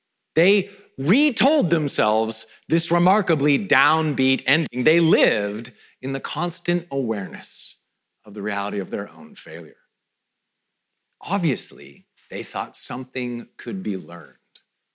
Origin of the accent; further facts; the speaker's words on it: Vancouver, British Columbia, Canada; retired from the Vancouver Canucks, my hometown team.